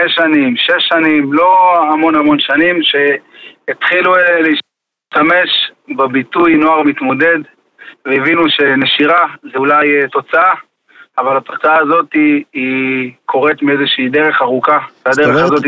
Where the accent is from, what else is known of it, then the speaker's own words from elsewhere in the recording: Jerusalem, Jerusalem District, Israel; אני נולדתי בשכונת ארמון הנציב בירושלים לבית שאינו שומר תורה ומצוות. כך גדלתי, נכנסתי בכיתה א' בית ספר רגיל, יסודי, ללא שום ערכים שקשורים לדת.